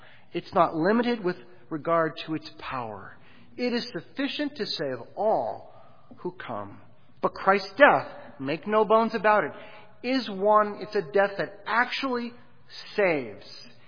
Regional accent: Pittsburgh, Pennsylvania, United States; I was born in Pittsburgh, and I grew up hearing about this crazy thing called the Bridge to Nowhere.

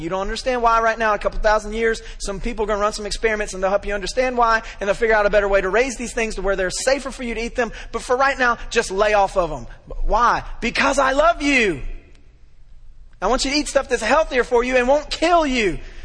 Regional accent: Memphis, Tennessee, United States; Listen, I'm from Memphis.

